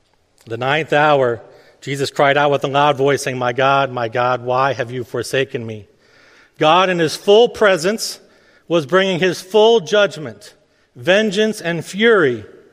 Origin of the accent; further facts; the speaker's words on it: Bloomington, Indiana, United States; I grew up in Bloomington, Indiana, a small college town about 4 hours south of the Michigan border.